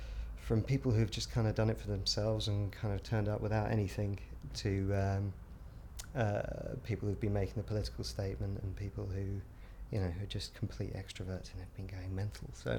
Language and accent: English; London, United Kingdom; I'm 31 and I'm from London.